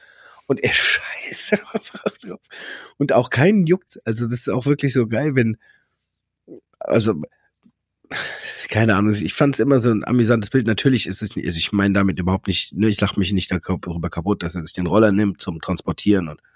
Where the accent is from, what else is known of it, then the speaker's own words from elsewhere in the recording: Bischofsheim, Germany; weil ich komme halt aus Bischofsheim und das Wappentier ist ein Frosch